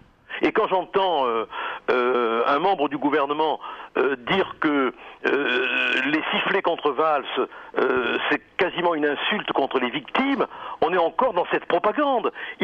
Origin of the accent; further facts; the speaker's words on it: France; Je suis français, c'est tout. Je suis français.